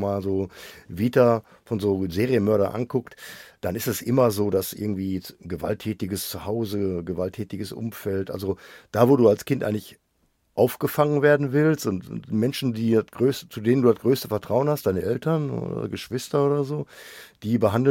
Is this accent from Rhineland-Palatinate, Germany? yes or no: no; North Rhine-Westphalia, Germany; wir sind hier im Ruhrgebiet groß geworden. Ich bin auch 65 geboren